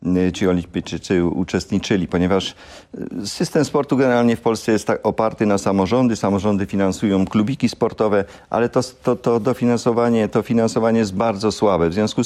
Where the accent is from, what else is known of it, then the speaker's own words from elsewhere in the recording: Wisła, Silesian Voivodeship, Poland; Natomiast ja sam wychowywałem się w Wiśle i wtedy pamiętam zimy, jakie wtedy były.